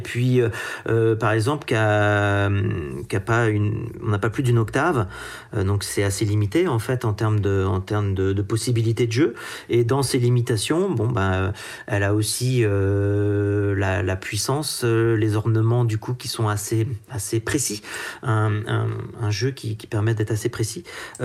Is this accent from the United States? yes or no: no; Pays de la Loire, France; Moi, je viens du nord de la Vendée.